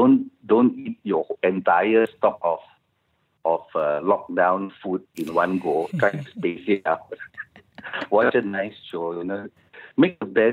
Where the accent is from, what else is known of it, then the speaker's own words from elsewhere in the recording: Malaysia; It's just the things that we all share, I think, as Malaysians. And not making a point about being Malaysian, but it's it's just things.